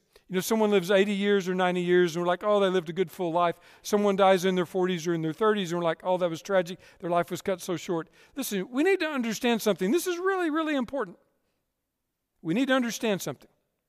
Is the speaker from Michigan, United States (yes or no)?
no; Texas, United States; Growing up in Texas, I had to read a Sam Houston biography.